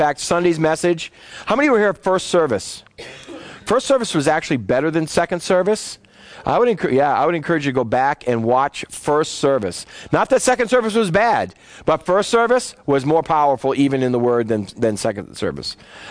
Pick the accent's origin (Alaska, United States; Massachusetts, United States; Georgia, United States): Massachusetts, United States; Boston; I'm sorry, I'm from Boston.